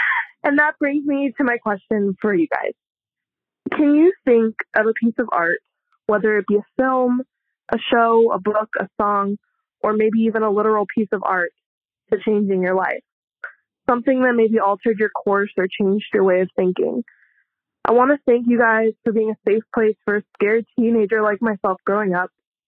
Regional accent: California, United States; now in Phoenix, United States; Hi, Kate and Alicia. … I hail from Southern California. I am 24 years old and currently work as a dog groomer in Phoenix

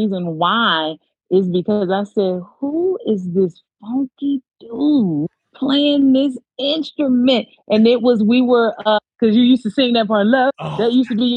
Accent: Watts, California, United States; I am born and raised in Watts, California.

